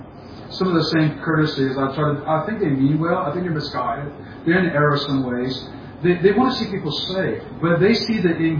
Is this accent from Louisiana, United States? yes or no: yes; Louisiana, United States; accent: Cajun; I think part is some of it's my cultural background as a Cajun, if the audience can tell by the accent I am.